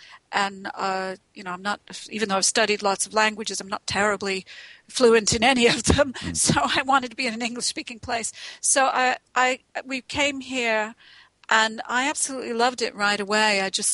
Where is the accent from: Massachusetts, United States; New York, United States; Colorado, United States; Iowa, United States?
New York, United States; Long Island; now in London, United Kingdom; I grew up on Long Island, New York. I always knew which way was north, south, east, west. I could start talking like a New Yorker if you want me to, but I won't.